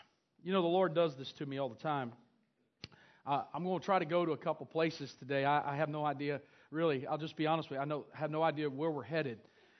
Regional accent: United States; I'm an American. I take pride in being an American.

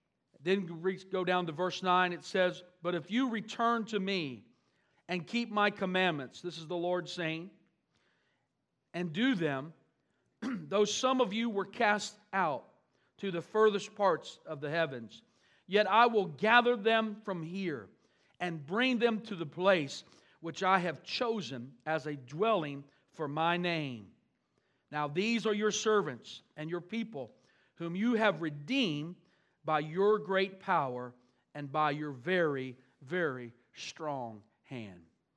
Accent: United States; Even though I'm an American and I love America, I will continue to love America.

